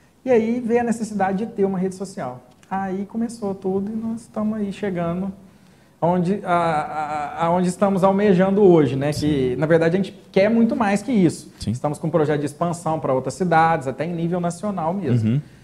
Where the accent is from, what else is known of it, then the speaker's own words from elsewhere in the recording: São Sebastião do Paraíso, Minas Gerais, Brazil; Eu sou nascido e criado aqui em São Sebastião do Paraíso, né? Paraisense. Amo a nossa cidade, né? Falo assim que realmente aqui é o paraíso mesmo. Minha família tem origens aqui de Paraíso também, é uma família que está no comércio há mais de 50 anos aqui, né?